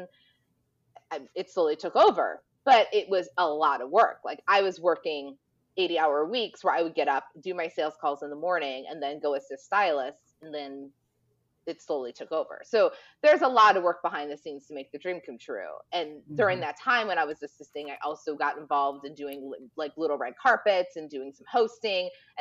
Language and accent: English; Bartlett, Illinois, United States; And then growing up in the Chicago suburbs in Bartlett, there was not a lot of people that looked like me.